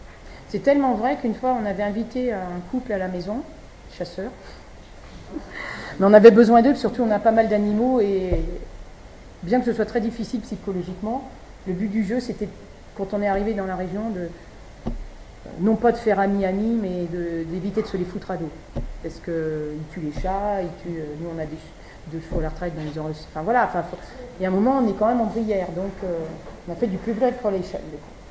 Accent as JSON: {"language": "French", "region": "Brittany", "country": "France", "said": "Je parle de la Bretagne, je suis bretonne"}